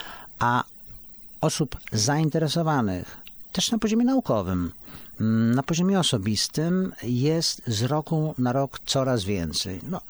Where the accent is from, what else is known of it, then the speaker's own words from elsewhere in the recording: Bartoszyce, Warmian-Masurian Voivodeship, Poland; ja się wychowałem w Bartoszycach, tu już nawet nie jest Warmia, to były Prusy Górne przy samej granicy z Kaliningradem